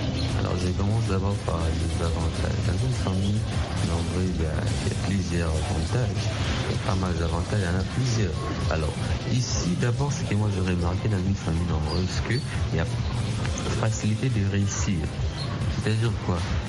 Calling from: Kinshasa, DR Congo; je suis évangéliste de Macaire, où je joue pressé vocal depuis Congo, Kinshasa.

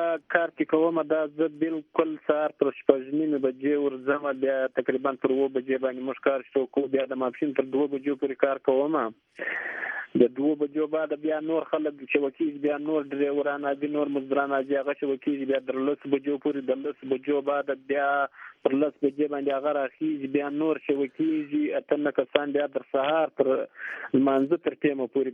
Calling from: Khanozai, Balochistan, Pakistan; ما د بلوچستان خنوزي ته ټلیفون کړی دی.

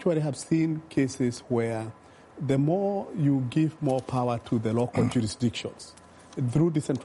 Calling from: Kenya; And I'm talking from Kenya, for example.

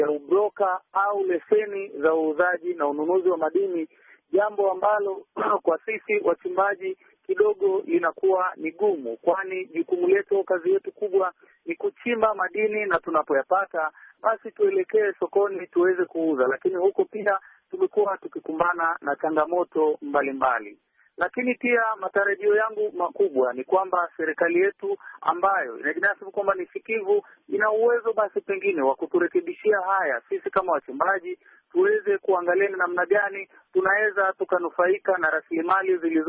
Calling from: Simanjiro, Manyara, Tanzania; napiga simu kutoka Orkestment Simanjiro Manyara.

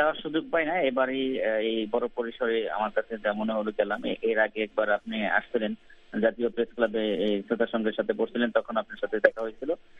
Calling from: Gazipur, Dhaka Division, Bangladesh; হ্যাঁ, আমি বাংলাদেশের গাজীপুর জেলাতে আছি।

